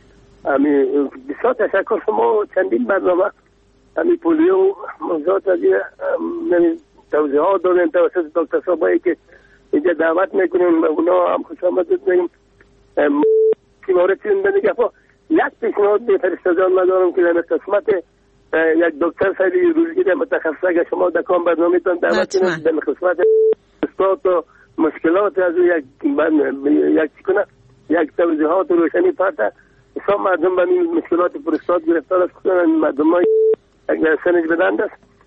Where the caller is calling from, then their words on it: Kabul, Afghanistan; بله از کابل هستم،